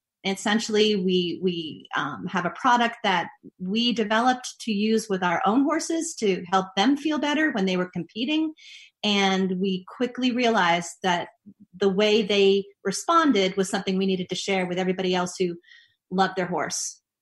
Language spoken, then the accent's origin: English; Long Island, New York, United States; Well, I grew up in Long Island, New York, and horses were definitely a part of what I loved.